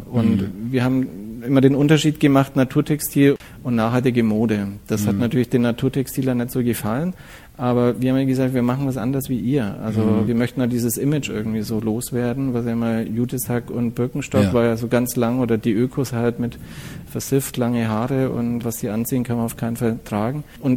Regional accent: Nuremberg, Bavaria, Germany; 49 Jahre, in Nürnberg geboren, witzigerweise, und nie. Ich wohne mittlerweile 150 Meter neben meinem Geburtsort entfernt. Da sage ich immer, ich habe es nicht weit geschafft, wohne wirklich daneben. Und bin hier groß geworden, habe hier auch studiert

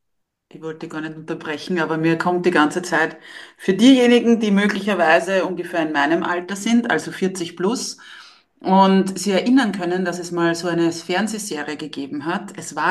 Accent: Lower Austria, Austria; wie man so schön bei uns in Niederösterreich sagt

